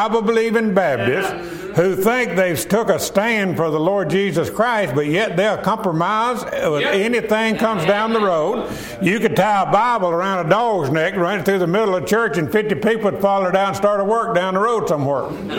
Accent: Mississippi, United States; And that's the way I was raised down in South Mississippi.

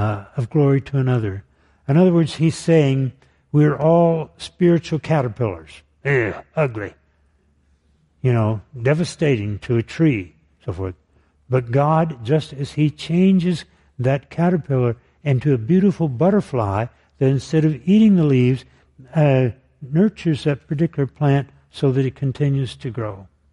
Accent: Tyler, Texas, United States; When I was a boy growing up in Tyler, Texas, in East Texas, my mother made biscuits just as mindlessly as you would make coffee.

